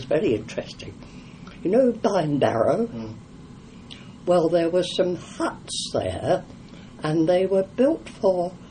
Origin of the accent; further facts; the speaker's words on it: London, United Kingdom; now in Burton, United Kingdom; although I've lived here in Burton many years longer than I lived in my hometown, which was London, I still realise that I am not a genuine Burtoner.